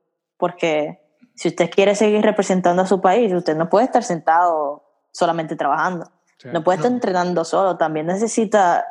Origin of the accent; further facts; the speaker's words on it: Dominican Republic; Yo nací en Dominicana y me crié en Dominicana. O sea, yo soy 100% del patio.